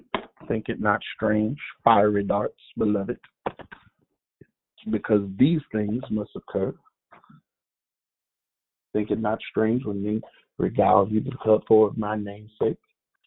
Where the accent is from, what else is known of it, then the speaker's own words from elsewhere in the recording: Florida, United States; I'm from Florida.